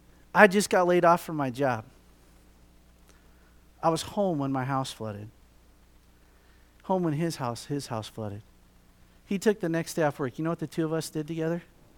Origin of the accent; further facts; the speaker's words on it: Montana, United States; I got to tell you, man, I grew up in Montana. I've always been a little bit arrogant about Montana.